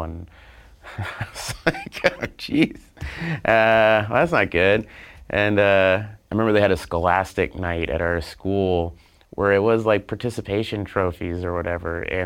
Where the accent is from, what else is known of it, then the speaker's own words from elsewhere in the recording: Oklahoma, United States; I'm from Oklahoma.